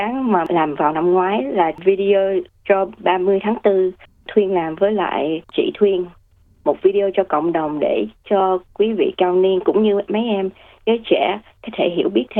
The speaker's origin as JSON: {"language": "Vietnamese", "region": "South Australia", "country": "Australia", "tie": "born or raised there", "said": "Cuối năm nay thì sẽ được 24 tuổi, là người Úc gốc Việt và là thế hệ thứ hai sinh ra và lớn lên ở tiểu bang Nam Úc."}